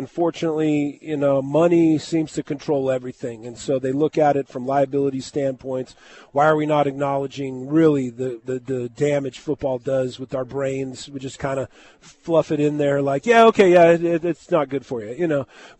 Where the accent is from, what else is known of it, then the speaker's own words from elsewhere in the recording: Moreno Valley, California, United States; And that's why I'm opening up a retail in my hometown, Moreno Valley, California.